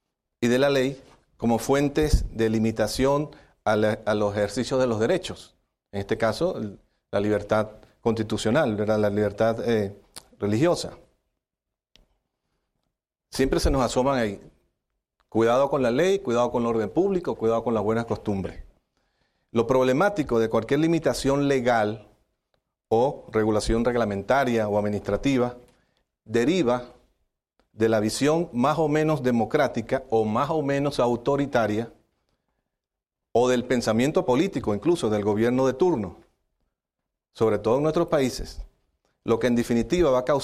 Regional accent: Venezuela; vengo de Venezuela.

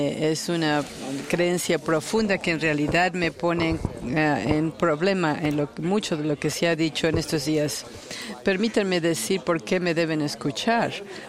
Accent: Italy; Soy italiano, hay que entender eso.

